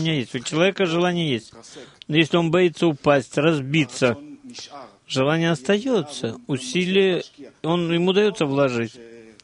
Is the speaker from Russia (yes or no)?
no; Yokneam, Northern District, Israel; Из Йокнеама